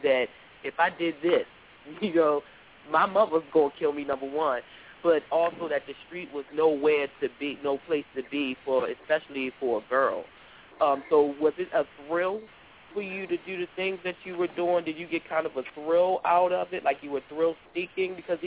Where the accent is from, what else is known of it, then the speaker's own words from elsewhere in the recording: Baltimore, Maryland, United States; I actually grew up in a bad neighborhood also, born and raised in Park Heights in Baltimore, Maryland, and I watched several of my friends die daily up there.